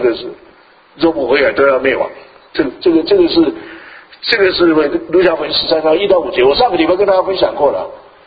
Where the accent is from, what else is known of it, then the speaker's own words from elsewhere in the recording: China; 特别我们中国人都是很棒的